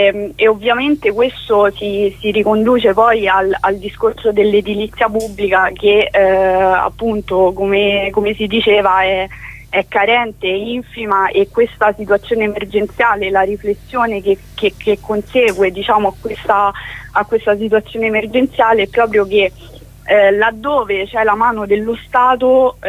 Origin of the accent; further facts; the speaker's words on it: Rome, Lazio, Italy; io parlo per Roma perché appunto da romana